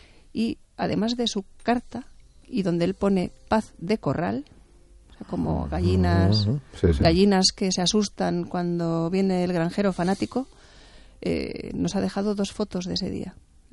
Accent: Hernani, Basque Country, Spain; Nosotros somos de Hernani, mi hermano trabajaba en Andoain.

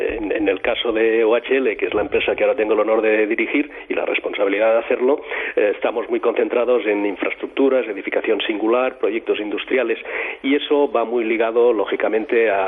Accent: Catalonia, Spain; muchos catalanes pensamos y deseamos seguir siendo españoles.

